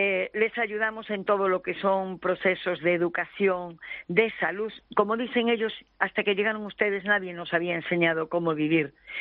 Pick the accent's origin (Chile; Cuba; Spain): Spain; now in Peru; la única en este caso soy yo, española peruana, que ya uh-huh. cuando llegué me tuve que nacionalizar además por opción para ser como ellos